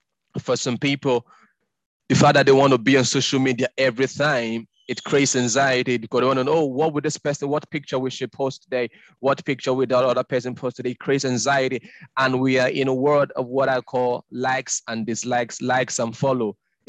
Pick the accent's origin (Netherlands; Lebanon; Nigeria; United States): Nigeria; It was difficult back home, so you had to come from Nigeria. I'm Nigerian, by the way